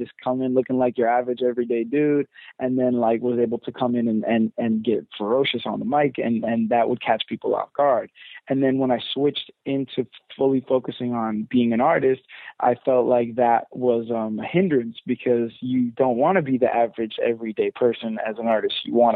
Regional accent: London, United Kingdom; born there; My background, I was born in London, so I'm British at heart, right? My mom is my mom's whole family is British

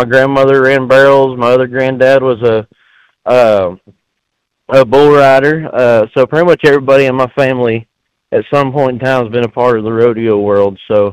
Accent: Corsicana, Texas, United States; my dad's a cutting horse trainer from Corsicana, Texas, my hometown

